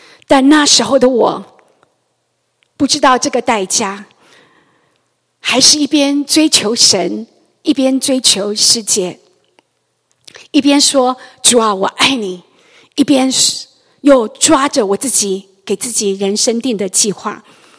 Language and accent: Chinese; Taiwan; born there; 我出生在台湾一个拜偶像的一个家庭里，18岁那一年，神的光临到了我，让我开始离开拜偶像，开始信靠跟随这位又真又活的神。